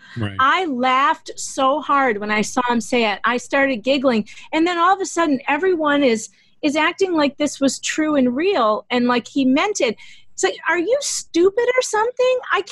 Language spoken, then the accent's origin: English; Chicago, Illinois, United States; I'm from Chicago. Not everybody in Chicago is an idiot. Like, outside of Chicago, Will County is totally red.